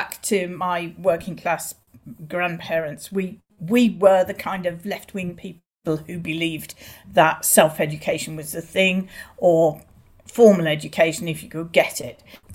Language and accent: English; Birmingham, West Midlands, United Kingdom; I'm very proud of being a Brummie. I always was very conscious of that.